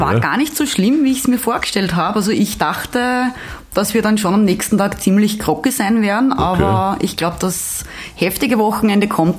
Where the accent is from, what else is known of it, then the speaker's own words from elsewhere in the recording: Wienersdorf, Lower Austria, Austria; born there; Also eigentlich eine gebürtige Wienersdorferin.